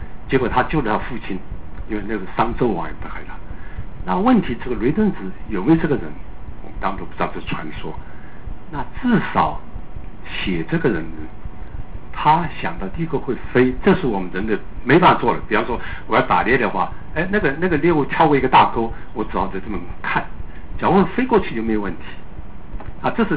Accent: Sichuan, China; 因为我是在四川长大的，所以我对那些也有我的看法。

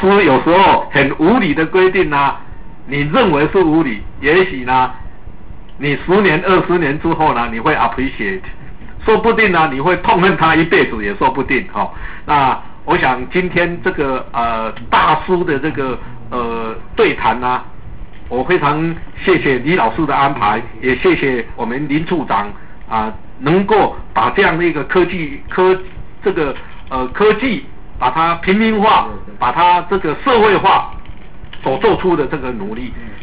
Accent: Tainan, Taiwan; 我是陆族出身的，我在台南长大，那现在有机会我到国科会来工作。

